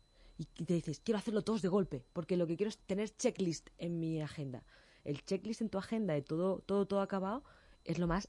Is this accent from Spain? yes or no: yes; Águilas, Region of Murcia, Spain; viva Águilas, todo el mundo Águilas, que es mi pueblo.